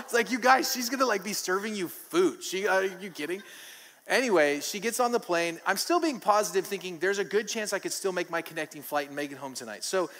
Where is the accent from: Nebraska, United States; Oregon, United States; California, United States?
Oregon, United States; Bend; We're actually from Bend, Oregon.